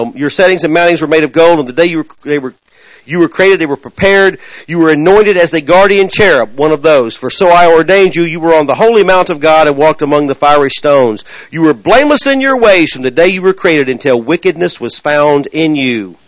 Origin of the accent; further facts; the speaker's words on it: Tennessee, United States; Hey, I'm from Tennessee.